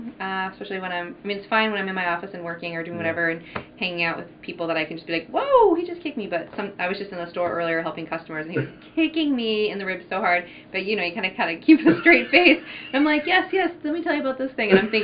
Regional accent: East Coast, United States; I'm from the East Coast, and I never remember an Arts Walk.

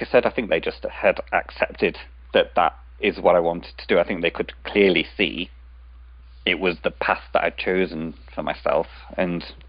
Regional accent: England, United Kingdom; born there; now in Liverpool, United Kingdom; I was born here in England, in a very small town on the East Coast. Yeah. Very small, very boring. Yeah. Nothing ever happens there. But I don't live there anymore. Now I live in Liverpool, which is a big city on the West Coast, home

